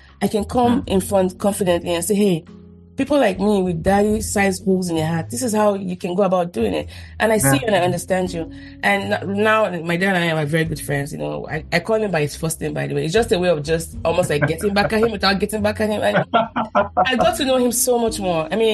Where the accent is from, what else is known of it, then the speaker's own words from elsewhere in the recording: Nigeria; And how do you, as a Nigerian, go tell your dad